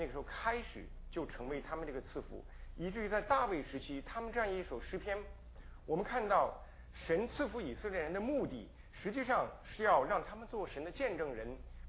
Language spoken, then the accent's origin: Chinese; China; 是我们中国人的一个骄傲。